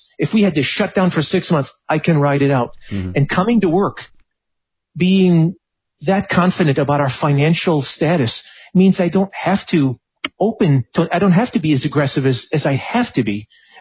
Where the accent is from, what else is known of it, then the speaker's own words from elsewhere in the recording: United States; my entire way of looking at myself as an American